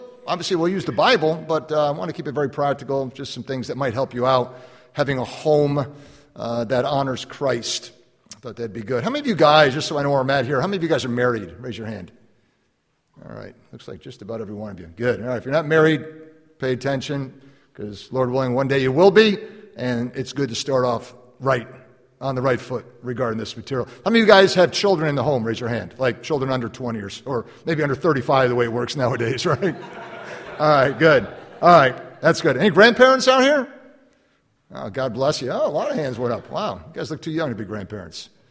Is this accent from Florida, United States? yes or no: no; Chicago, Illinois, United States; also born or lived in Manhattan, United States; But as the brother said, I grew up in Chicago, born in Manhattan, grew up in Chicago, hence the love for Chicago sports.